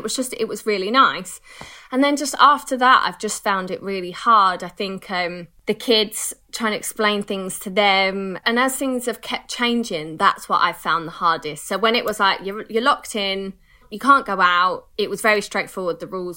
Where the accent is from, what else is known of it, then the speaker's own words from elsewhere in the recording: United Kingdom; We're so British, though, aren't we?